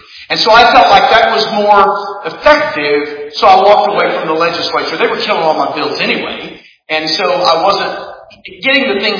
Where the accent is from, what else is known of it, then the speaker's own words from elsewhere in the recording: Oklahoma, United States; Now, I'm coming from Oklahoma, primarily a Judeo-Christian, strong state.